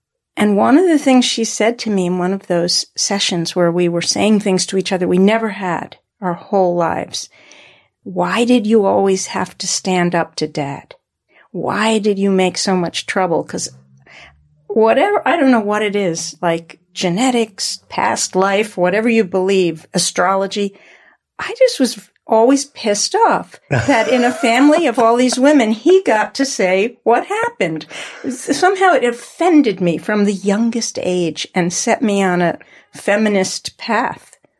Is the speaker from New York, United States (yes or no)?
yes; New York, United States; We grew up right on the Sound, and everything was about going to the beach or driving over to the South Shore and going to the Hamptons or Fire Island, things like that.